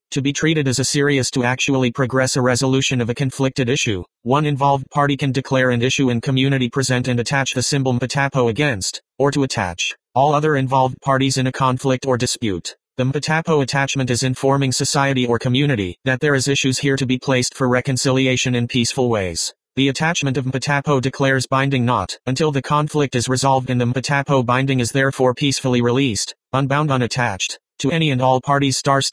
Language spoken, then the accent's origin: English; San Bernardino, California, United States; issued as an United States citizen born and raised in San Bernardino on September 1, 1965